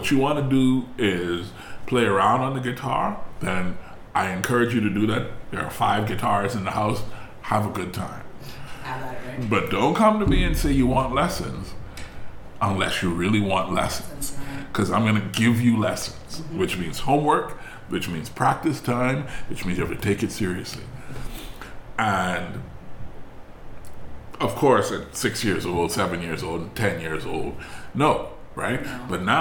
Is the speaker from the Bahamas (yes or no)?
yes; Bahamas; Because we don't live in the Bahamas. We live in the world. We're from the Bahamas.